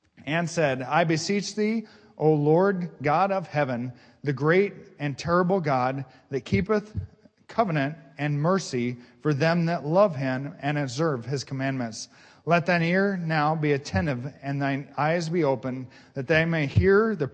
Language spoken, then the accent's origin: English; Pasco, Washington, United States; we traveled to the city where I grew up in Pasco, Washington.